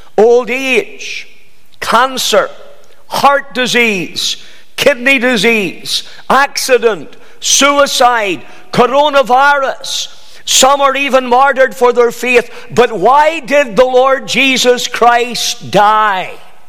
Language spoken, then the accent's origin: English; Banbridge, Northern Ireland, United Kingdom; born there; I was born in Banbridge in County Down.